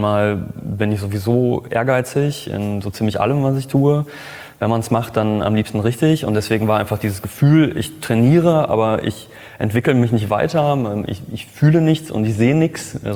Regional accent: Cologne, North Rhine-Westphalia, Germany; Ich bin Kölner

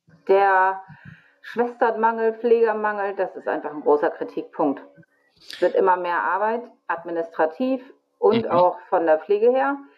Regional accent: Hamburg, Germany; Ich komme aus Hamburg und ich bin Kinderkrankenschwester.

